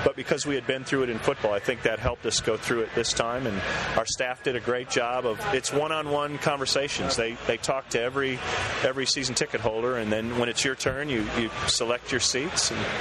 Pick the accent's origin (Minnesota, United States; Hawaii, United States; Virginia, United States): Minnesota, United States; First of all, I grew up in Minnesota.